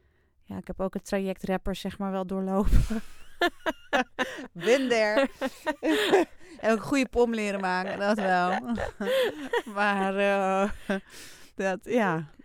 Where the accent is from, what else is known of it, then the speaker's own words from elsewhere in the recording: Amsterdam, North Holland, Netherlands; Kijk, hij komt uit Brabant en ik kom uit Amsterdam.